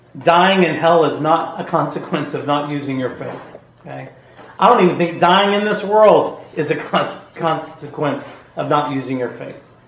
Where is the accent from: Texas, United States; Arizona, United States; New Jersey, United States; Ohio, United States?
Texas, United States; Luling; I grew up in Luling, where when we got a fashion trend, it was 12 years too late, right?